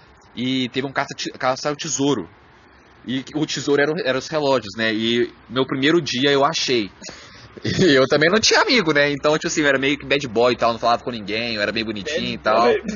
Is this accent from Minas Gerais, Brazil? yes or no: yes; Belo Horizonte, Minas Gerais, Brazil; a gente é de Belo Horizonte.